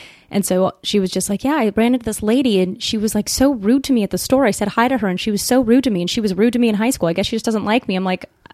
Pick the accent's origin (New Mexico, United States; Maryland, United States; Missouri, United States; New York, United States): New Mexico, United States; Albuquerque; Family was, we're a pretty big family in New Mexico.